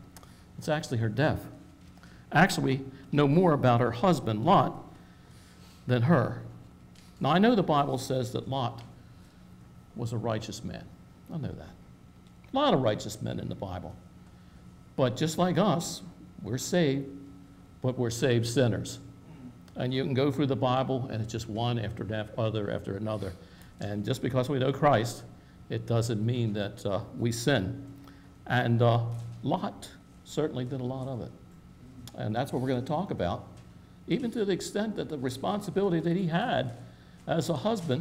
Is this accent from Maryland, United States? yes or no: yes; Maryland, United States; I'm from Maryland.